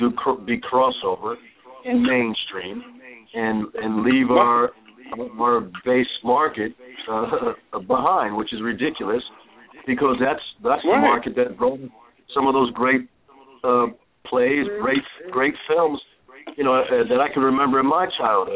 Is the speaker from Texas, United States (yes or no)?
no; New Jersey, United States; I'm all American, brought up in Jersey … the whole nine